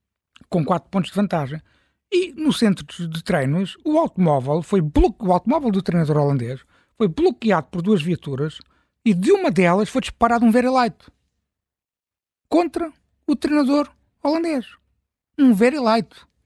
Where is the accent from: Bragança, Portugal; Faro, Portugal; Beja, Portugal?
Faro, Portugal; eu não sou lisboeta, sou algarvio